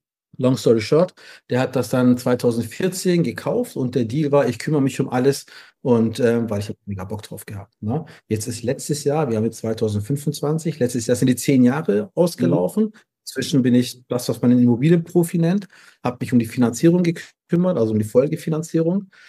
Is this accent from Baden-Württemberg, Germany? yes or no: yes; Stuttgart, Baden-Württemberg, Germany; Ich komme aus Süddeutschland, genauer gesagt aus Stuttgart.